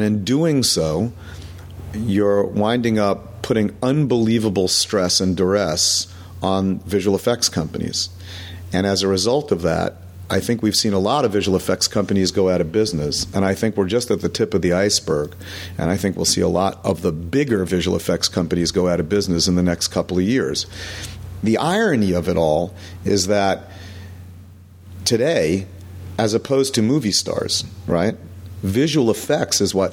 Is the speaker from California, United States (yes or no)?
yes; California, United States; you come from Chicago and I come from the Bay Area